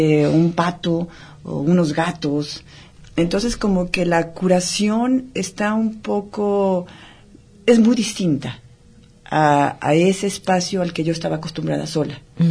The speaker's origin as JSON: {"language": "Spanish", "town": "Guadalajara", "region": "Jalisco", "country": "Mexico", "moved": "as an adult", "said": "yo salí de Guadalajara hace 16 años"}